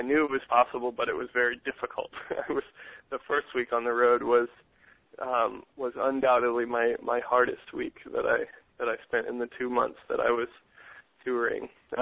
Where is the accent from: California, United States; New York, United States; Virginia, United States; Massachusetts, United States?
Virginia, United States; Ashland; And I rode in between Ashland and Richmond, Virginia, which is where I grew up in Ashland.